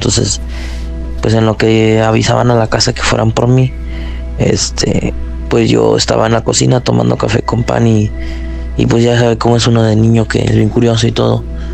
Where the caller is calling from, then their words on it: Monterrey, Nuevo León, Mexico; acá de Monterrey.